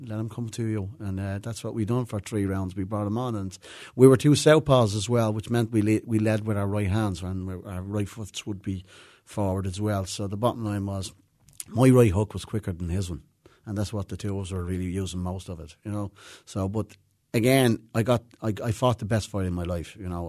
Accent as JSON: {"language": "English", "country": "Ireland", "said": "So the bottom line was, we're Irish and we like to party as well, as you know."}